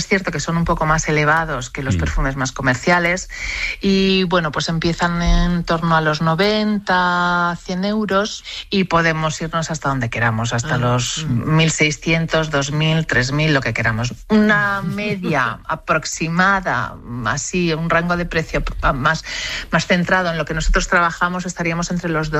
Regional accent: Basque Country, Spain; a mí personalmente, que soy del País Vasco, pues me narran un perfume que huele a mar

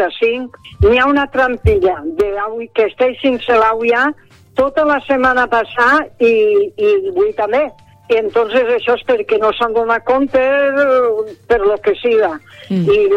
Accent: Gandia, Valencian Community, Spain; Bon dia, sóc una senyora de Sigandia, en el i del districte del Raval.

